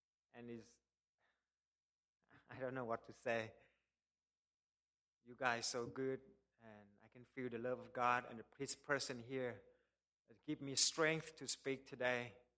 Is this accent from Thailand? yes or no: yes; Phetchaburi, Thailand; born there; English is a second language; I was born from Phetchaburi, which away from Bangkok, 2 hours.